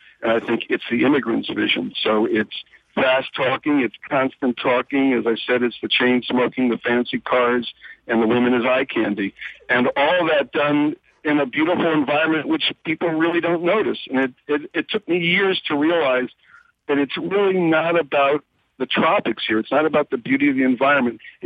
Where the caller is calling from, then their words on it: Aventura, Florida, United States; I'm calling from Aventura, right near Williams Island.